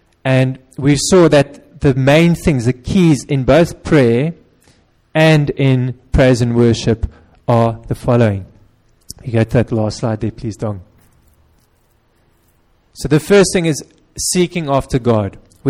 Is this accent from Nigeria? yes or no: no; South Africa; my hometown in South Africa.